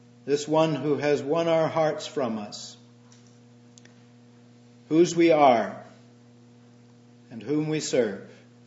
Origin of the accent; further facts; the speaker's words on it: Canada; Oh, I'm a Canadian citizen.